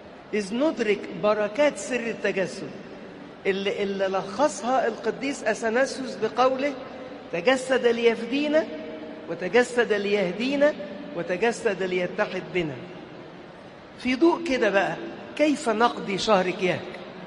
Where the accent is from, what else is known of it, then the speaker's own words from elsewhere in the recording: Asyut, Asyut Governorate, Egypt; ناس كتير عندنا في أسيوط وغير أسيوط بيسهروا كل ليلة